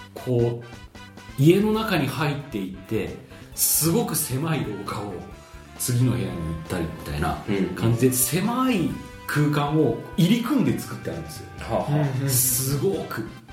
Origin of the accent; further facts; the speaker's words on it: Hiroshima, Japan; 僕の故郷の広島で